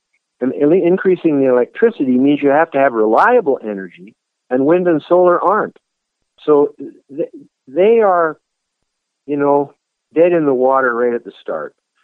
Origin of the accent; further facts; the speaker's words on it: Canada; as you know, I'm Canadian, and I'm living in a similar situation now to the United States.